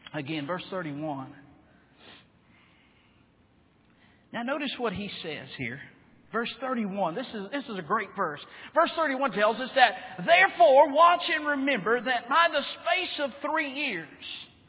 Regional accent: Alabama, United States; I'm from Alabama. Amen. All the Alabamans said amen right there.

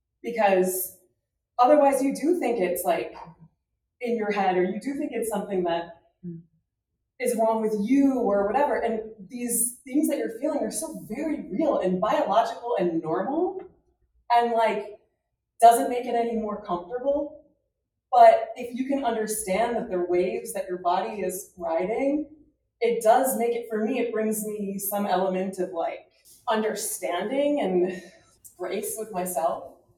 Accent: Midwest, United States; I'm from the Midwest, and I have the conversation all the time, like, is it generational? Is it regional?

